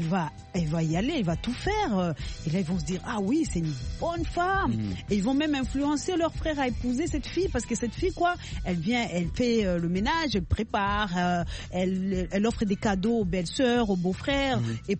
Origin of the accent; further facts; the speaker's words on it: Bukavu, South Kivu, DR Congo; Je me rappelle, chez moi, à Bukavu, on disait non.